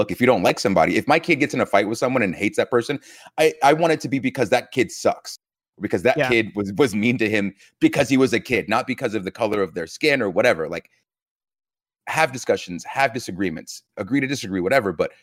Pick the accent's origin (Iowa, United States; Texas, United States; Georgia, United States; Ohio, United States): Georgia, United States; Many times, growing up in Georgia, whether I was getting, pulled over or just like pulled out of a crowd